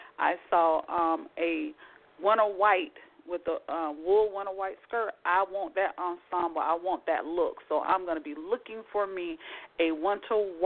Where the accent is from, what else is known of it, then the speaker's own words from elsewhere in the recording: Lakeland, Florida, United States; And I hail right here from Central Florida, guys, Lakeland to be exact, the city of swans.